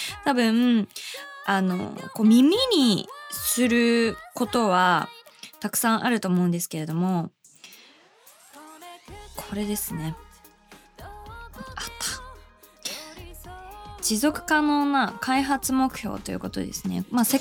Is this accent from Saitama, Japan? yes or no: yes; Urawa, Saitama, Japan; クリスマスの日は自分の生まれ故郷の地元埼玉市浦和の浦和駅東口駅前市民広場にてストリートライブ、クリスマスライブ開催しました。